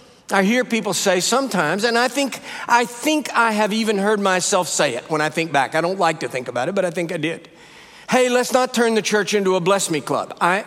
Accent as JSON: {"language": "English", "region": "Texas", "country": "United States", "tie": "born there", "said": "Always great to be home in Texas. I live in the United States now, but I was born here in the Republic"}